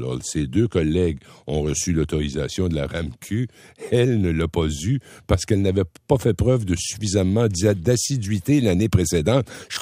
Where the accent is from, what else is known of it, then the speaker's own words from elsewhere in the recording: Rimouski, Quebec, Canada; dans le Bas-Saint-Laurent, près de ma ville natale de Rimouski.